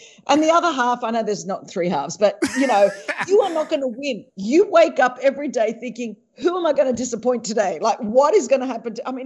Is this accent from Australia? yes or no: yes; Australia; accent: Australian; I hope you understand my Aussie accent.